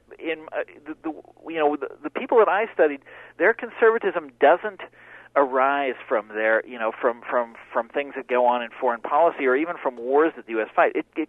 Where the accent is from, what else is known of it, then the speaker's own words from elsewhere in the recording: Kansas City, Kansas, United States; the area that where I grew up in Kansas City was the affluent suburb of Kansas City.